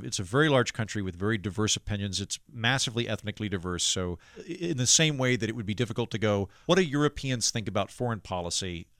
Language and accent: English; United States; And that makes me very reticent as an American.